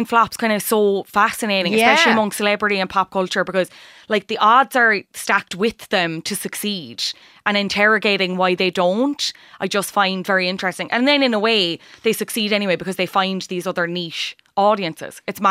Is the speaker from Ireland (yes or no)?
yes; Ireland; And I think as Irish people, we also have an attitude